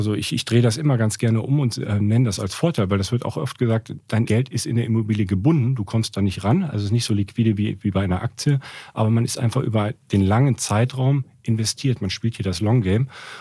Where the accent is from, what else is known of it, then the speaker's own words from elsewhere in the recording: Cologne, North Rhine-Westphalia, Germany; Bin auch Kölner, komm daher, das ist so also mein Herzblut.